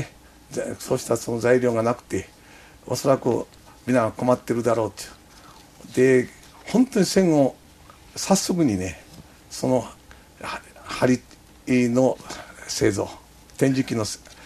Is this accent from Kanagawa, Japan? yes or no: no; Kyoto, Japan; 京都ではもちろん私は京都の出身です